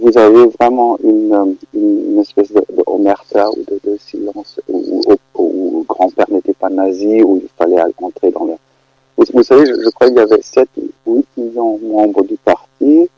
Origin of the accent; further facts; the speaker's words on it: Germany; en tant qu'Allemand né en 72